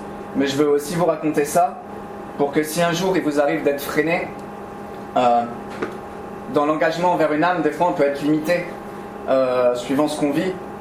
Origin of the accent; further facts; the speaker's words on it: Bordeaux, Nouvelle-Aquitaine, France; Je viens de Bordeaux, j'ai 28 ans.